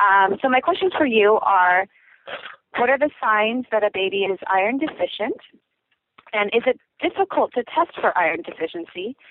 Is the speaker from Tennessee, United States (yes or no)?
no; San Diego, California, United States; I'm from San Diego, California. I have a 6-month-old daughter, and she is breastfed right now